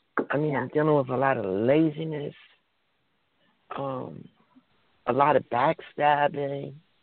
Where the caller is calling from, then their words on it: New Jersey, United States; I'm calling from New Jersey.